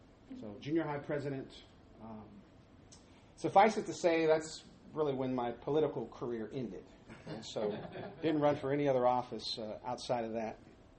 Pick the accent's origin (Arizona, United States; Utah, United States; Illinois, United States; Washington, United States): Washington, United States; Seattle; So we grew up in Seattle, went to school there, did all my schooling there.